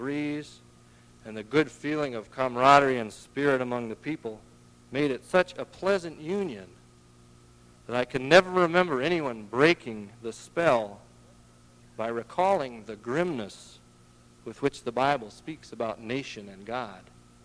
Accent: Clear Lake, Iowa, United States; if you had been in my hometown, Clear Lake, Iowa's fun capital, we would have spent the whole day down at the city park.

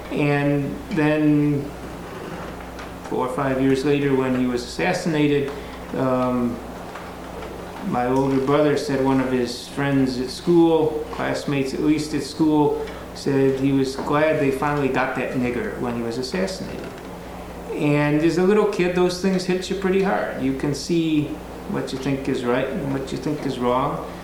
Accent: Chicago, Illinois, United States; We grew up near Cicero in Chicago, which Martin Luther King described as the most hateful community he saw.

